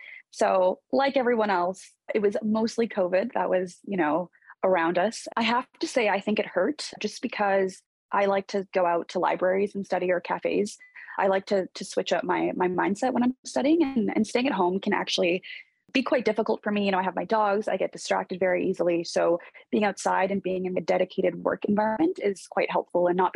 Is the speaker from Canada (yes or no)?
yes; Canada; I'm a Canadian pre-med student.